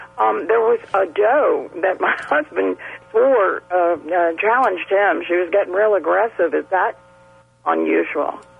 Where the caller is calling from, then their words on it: Pasadena, United States; Pasadena.